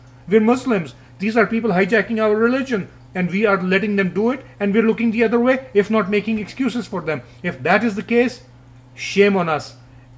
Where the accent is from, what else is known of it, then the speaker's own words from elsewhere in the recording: United States; That at least please give America credit for, and as an American, I'm very proud